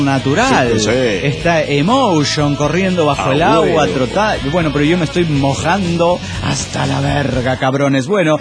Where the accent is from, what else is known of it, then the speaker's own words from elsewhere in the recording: Mexico City, Mexico; Y es que sí soy del DF, aunque no vivo ahí.